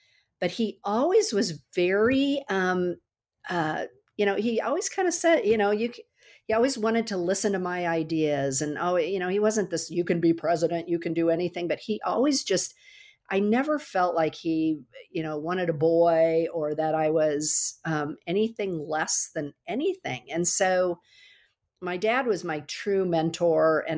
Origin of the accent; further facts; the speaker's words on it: Iowa, United States; now in Kansas City, United States; I grew up in Northern Iowa. I went to school at Iowa State, go Clones.